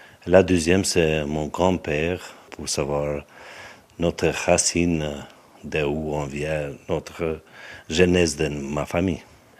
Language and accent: French; Kosovo; French is a second language; now in Le Locle, Switzerland; je viens de Kosovo. Je suis en Suisse depuis 1991. J'ai vécu ma vie avec ma famille pendant 15 ans ici au Locle.